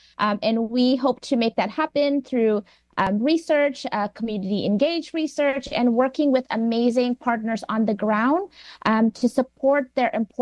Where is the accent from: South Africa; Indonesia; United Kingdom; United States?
Indonesia; And then growing up in Indonesia, seeing a lot of the farmland being kind of paved over for urban development